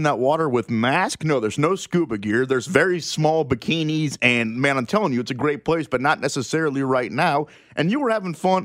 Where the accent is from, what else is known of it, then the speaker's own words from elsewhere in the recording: Overland Park, Kansas, United States; I grew up in Overland Park, and then I went to school at KU.